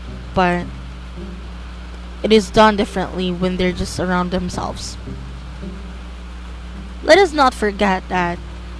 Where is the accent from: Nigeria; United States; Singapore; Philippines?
Philippines; because I'm a Filipino, there is a toxic Filipino culture